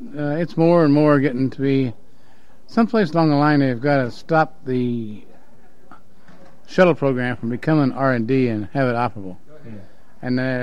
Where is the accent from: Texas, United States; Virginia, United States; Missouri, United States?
Missouri, United States; St. Louis; I'm not from Illinois, but yeah, I went to school in St. Louis, and I was from there originally.